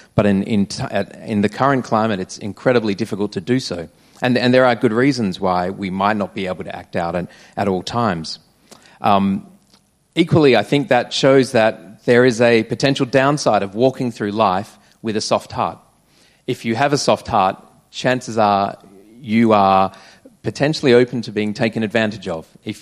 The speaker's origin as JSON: {"language": "English", "country": "Australia", "tie": "born or raised there", "said": "I grew up in Australia in suburbia"}